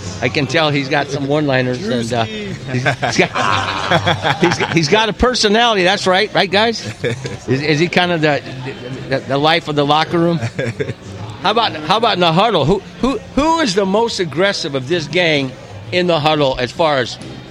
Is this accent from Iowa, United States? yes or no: yes; Iowa, United States; And I'm going to say, well, I'm from Iowa.